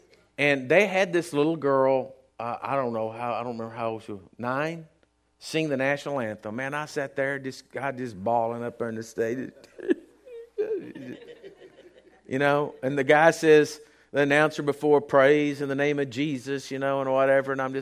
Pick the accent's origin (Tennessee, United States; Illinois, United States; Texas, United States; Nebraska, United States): Texas, United States; well, I'm from South Texas.